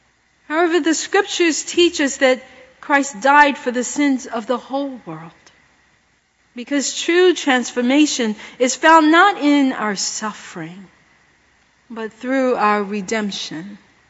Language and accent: English; Brooklyn, New York, United States; I grew up in Brooklyn, New York, this big borough, and I thought I knew all about Brooklyn